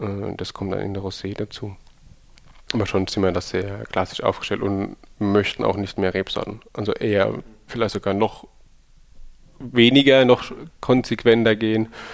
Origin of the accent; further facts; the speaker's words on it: Rhineland-Palatinate, Germany; Wir sind Pfälzer